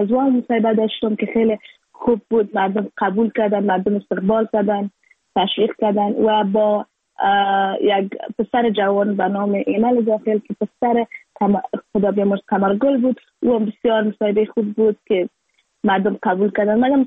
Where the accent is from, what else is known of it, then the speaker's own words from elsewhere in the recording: Afghanistan; اگر برمد بتانم چیز کنم بر وطنم